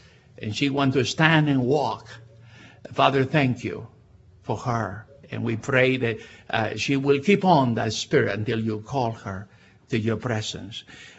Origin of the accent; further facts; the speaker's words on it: Bolivia; I come from Bolivia. Many of you maybe know where Bolivia is.